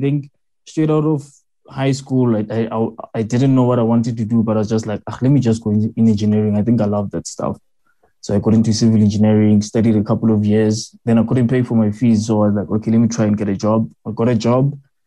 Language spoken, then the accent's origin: English; Vaal, South Africa; I grew up in Vaal. I went to a primary school where for the first, I think, up until grade 4, we were actually studying in a shack and we were sharing it.